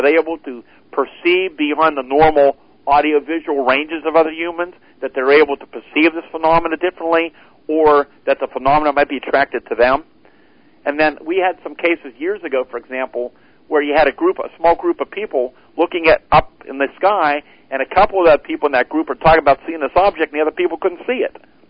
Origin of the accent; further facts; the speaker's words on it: Greensburg, Pennsylvania, United States; It's only several miles outside of Greensburg, PA, which is my hometown.